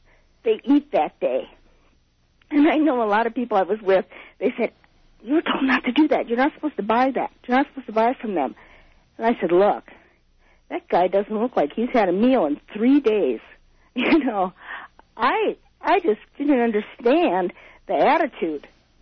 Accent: Midwest, United States; Absolutely. I come from the Midwest.

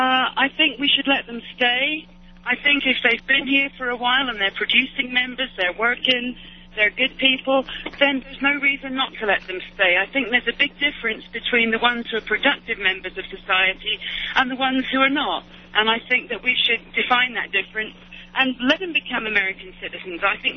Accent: England, United Kingdom; now in United States; because as you can tell, I'm a naturalized citizen. I come from England.

